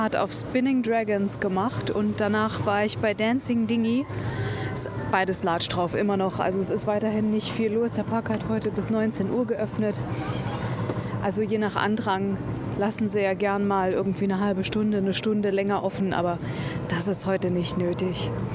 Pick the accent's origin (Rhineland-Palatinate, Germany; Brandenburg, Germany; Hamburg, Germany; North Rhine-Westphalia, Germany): Rhineland-Palatinate, Germany; Trier; Das fand ich immer so cool in Trier, in meiner Heimat.